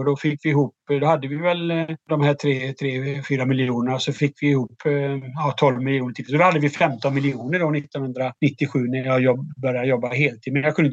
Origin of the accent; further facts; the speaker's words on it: Alingsås, Västra Götaland County, Sweden; now in Stockholm, Sweden; jag bodde som kompis i Stockholm här. Han kom från Vretstorp utanför Örebro och jag kom från Alingsås